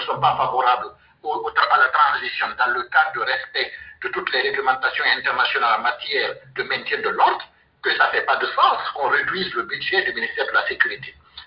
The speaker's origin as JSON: {"language": "French", "country": "Guinea", "said": "Depuis que moi je suis guinéen"}